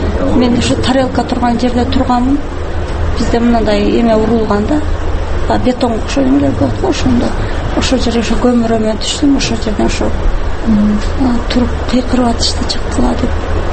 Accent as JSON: {"language": "Kyrgyz", "town": "Osh", "region": "Osh Region", "country": "Kyrgyzstan", "said": "Мен Оштонмун."}